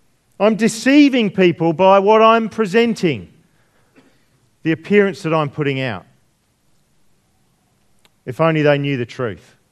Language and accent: English; United Kingdom; now in Australia; ingredient of Britishness to always side with the underdog, usually because we are the underdog. Oh no, I'm Australian now, sorry. Oh no, I'm dual.